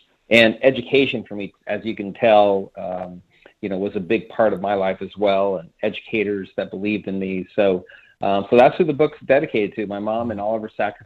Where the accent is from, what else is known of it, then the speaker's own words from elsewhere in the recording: Chula Vista, California, United States; So I'm a firstborn American and couldn't be more proud of those roots. But we were pretty poor growing up in Chula Vista, California.